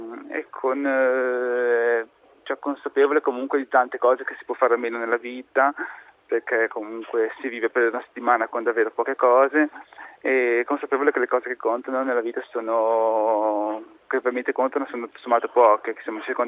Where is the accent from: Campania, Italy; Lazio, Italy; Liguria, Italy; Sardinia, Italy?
Liguria, Italy; Chiavari; Di Chiavari, in provincia di Genova.